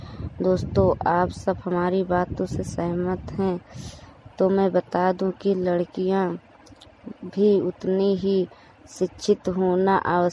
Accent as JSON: {"language": "Hindi", "town": "Hariharpur", "region": "Uttar Pradesh", "country": "India", "said": "मैं हरिहरपुर गांव जिला श्रावस्ती की रहने वाली हूं।"}